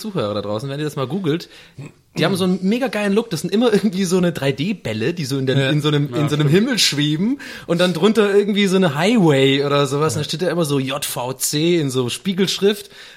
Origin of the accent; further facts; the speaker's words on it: Tübingen, Baden-Württemberg, Germany; immer auf dem Weg zur Schule. War nämlich ein, bei uns in Tübingen so ein Computerladen